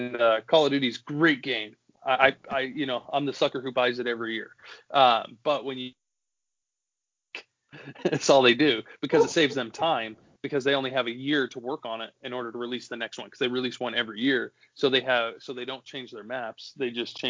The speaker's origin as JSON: {"language": "English", "region": "Alaska", "country": "United States", "said": "originally I'm from Alaska, so it's cold and snowy or rainy, half, you know, 90% of the year."}